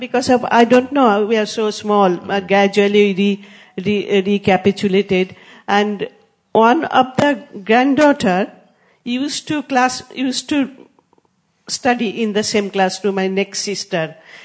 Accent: Kolkata, West Bengal, India; I'm from Srila Prabhupada's city. Not only that, before Srila Prabhupada took sannyas, he used to visit his daughter in our neighborhood.

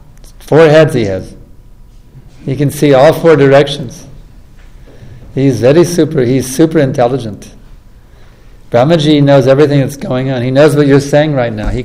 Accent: United States; Of course, we grew up here in America, you know.

